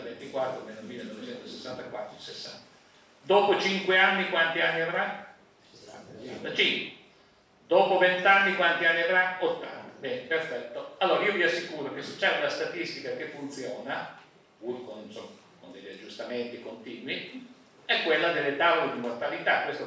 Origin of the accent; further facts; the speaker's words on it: Castelluccio, Emilia-Romagna, Italy; Io vengo da un piccolo paese sotto il corrente termico che si chiama Castelluccio, 800 metri, quindi sono un montanaro, diciamo, per la media emiliana vero.